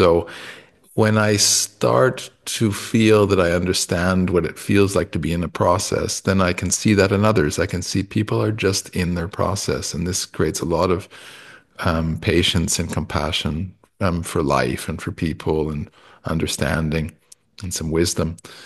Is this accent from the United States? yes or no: no; Toronto, Ontario, Canada; I'm from Toronto in Canada